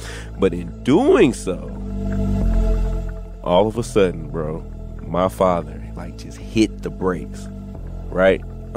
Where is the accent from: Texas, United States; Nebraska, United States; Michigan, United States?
Texas, United States; Dallas; So, y'all know I'm from Texas.